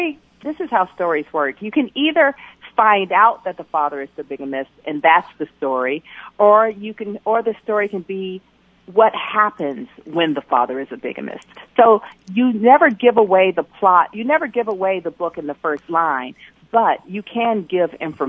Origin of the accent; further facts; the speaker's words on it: Atlanta, Georgia, United States; So growing up in Atlanta, that story, the story of the civil rights movement is always in the air.